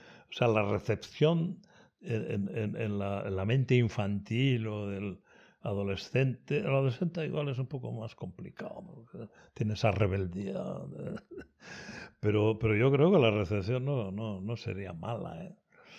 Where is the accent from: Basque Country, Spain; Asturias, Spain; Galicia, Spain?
Basque Country, Spain; Mondragón; yo ya estoy contactando con mi pueblo, yo soy de Mondragón, ¿no? Soy del barrio Arrasate de Mondragón, cosa que no todos los de Mondragón pueden decir, ¿no?